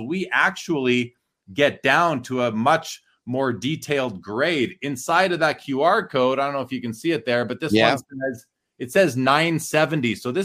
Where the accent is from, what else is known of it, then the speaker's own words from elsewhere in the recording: Winnipeg, Manitoba, Canada; now in Calgary, Canada; Yeah, I'm from Winnipeg originally.